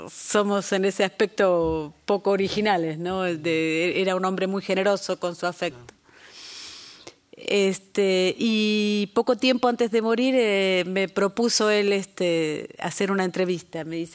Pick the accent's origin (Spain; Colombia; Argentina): Argentina; now in Mexico; yo soy argentina y vivo en México